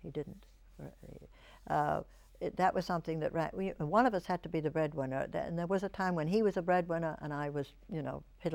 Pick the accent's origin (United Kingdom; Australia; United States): United Kingdom; I mean, as a British actress, I certainly had never seen him in vaudeville